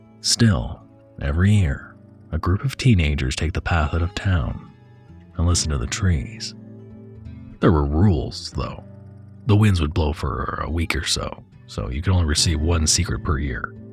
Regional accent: Sour Lake, Texas, United States; My hometown of Sour Lake, Texas was no different.

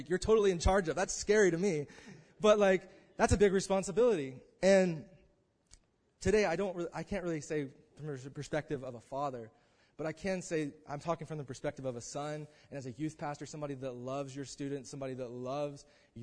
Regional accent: Broken Arrow, Oklahoma, United States; See, I grew up in Tulsa, Oklahoma, if you guys didn't know.

